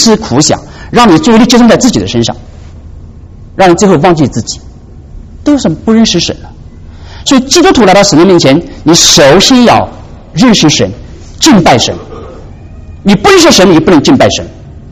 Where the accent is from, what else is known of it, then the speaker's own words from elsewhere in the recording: China; moved away; 我们在座的弟兄姐妹，在我们家乡从大陆来的时候都知道，中国人有一种迷信心态啊